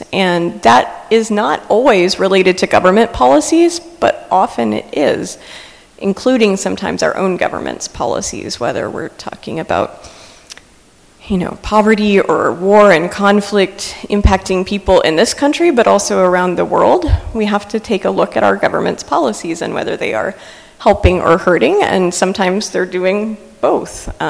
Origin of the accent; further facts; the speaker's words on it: Ohio, United States; I'm from Holmes County, Ohio, originally. I grew up in probably one of the least political families that I know, in a church that never talked politics